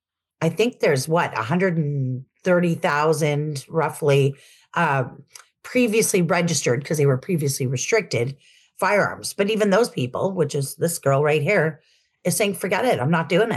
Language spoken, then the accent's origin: English; Ottawa, Ontario, Canada; Ottawa is my hometown.